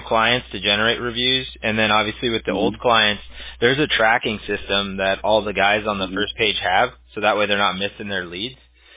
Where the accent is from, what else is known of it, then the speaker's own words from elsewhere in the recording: Huntington Beach, California, United States; I grew up in Huntington Beach, actually, originally, and then I moved to Newport Beach